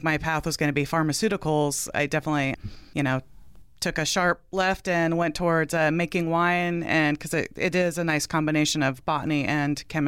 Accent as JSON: {"language": "English", "town": "Coeur d'Alene", "region": "Idaho", "country": "United States", "tie": "born or raised there", "said": "I grew up in North Idaho, up in Coeur d'Alene, and it's definitely not wine country up there, and I wasn't really surrounded by wine drinking"}